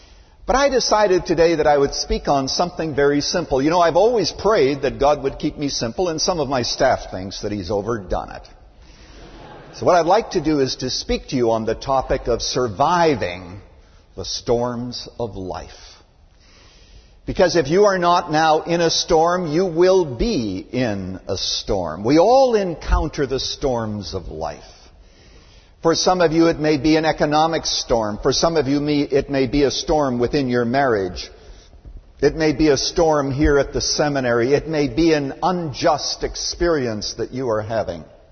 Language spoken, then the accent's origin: English; Canada; When I was growing up in Canada many years ago